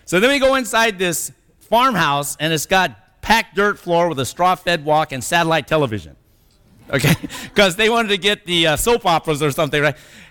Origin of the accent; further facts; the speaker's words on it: California, United States; And I'm just glad I'm from California.